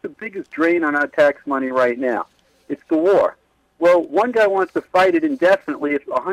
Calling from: North Amityville, New York, United States; I'm calling from North Amityville, New York.

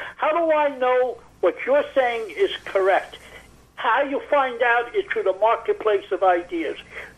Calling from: Queens, New York, United States; I'm calling from Queens.

